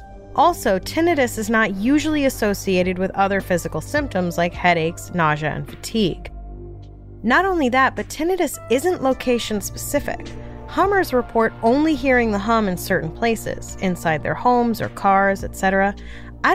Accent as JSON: {"language": "English", "town": "Brooklyn", "region": "New York", "country": "United States", "tie": "born or raised there", "said": "until I Googled the population of my hometown, Brooklyn, New York, and discovered it was well over 2 million people at that time."}